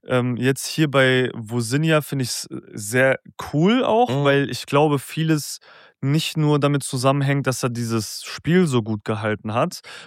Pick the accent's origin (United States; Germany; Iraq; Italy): Iraq; Kurdistan Region; Ich komme ja aus dem Norden Iraks, aus dem kurdischen Teil dort.